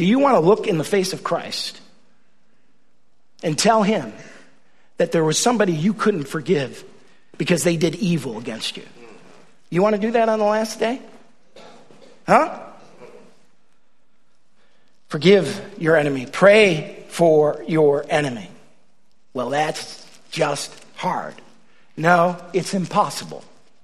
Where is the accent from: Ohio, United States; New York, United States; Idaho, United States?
New York, United States; I am a New Yorker. I am also an Italian.